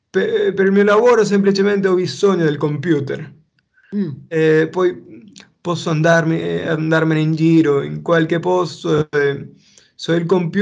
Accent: Peru; Italian is a second language; now in London, United Kingdom; io sono peruviano, ma con parenti italiani. I miei bisnonni vengono dall'Italia, dal nord

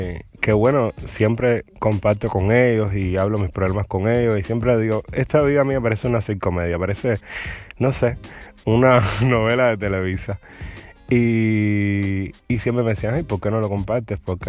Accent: Cuba; Yo tengo 24 años, soy cubano, soy un chico creativo, el cual escribe, canta.

